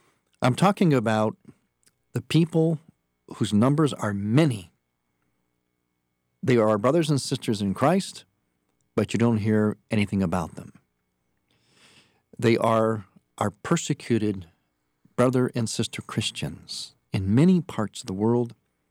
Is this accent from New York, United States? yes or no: no; Cleveland, Ohio, United States; Could have chose my hometown of Cleveland, whatever.